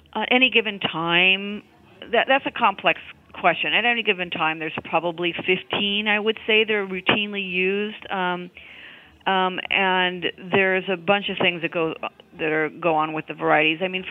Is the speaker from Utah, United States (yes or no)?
no; California, United States; I mean, all of my writing is very much based in California, and I've been here my entire life, and I know the place very well.